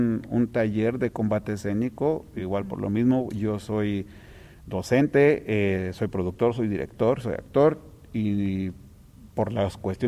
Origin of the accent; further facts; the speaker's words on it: Aguascalientes, Mexico; que es mi tierra, que es mi gente, mis actores, actrices de aquí de Aguascalientes